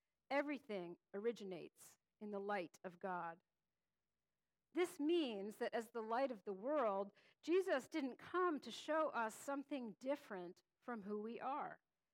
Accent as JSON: {"language": "English", "region": "Pennsylvania", "country": "United States", "tie": "born or raised there", "said": "Growing up in Pennsylvania, you either rooted for Penn State or Pitt."}